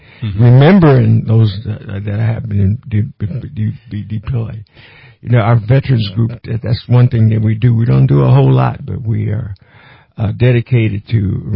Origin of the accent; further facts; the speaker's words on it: North Chicago, Illinois, United States; now in Southern California, United States; Born and raised in North Chicago, Illinois. Nine kids, a minister.